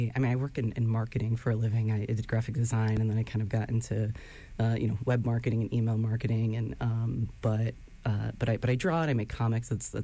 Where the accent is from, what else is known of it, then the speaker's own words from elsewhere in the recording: Stamford, Connecticut, United States; also born or lived in Pennsylvania; originally I'm from Stamford, Connecticut, and about 20 minutes outside of New York City, and I kind of been all over the Northeast throughout my life